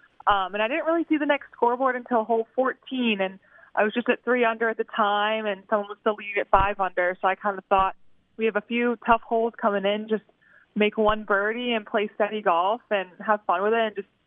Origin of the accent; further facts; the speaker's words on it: Chicago, Illinois, United States; Yeah, I'm from Chicago, so just always have played with tough conditions